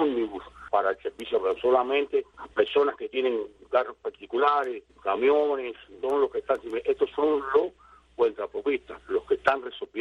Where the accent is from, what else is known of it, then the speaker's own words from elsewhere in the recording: Cuba; soy cubano y vivo en Colón, la provincia de Matanzas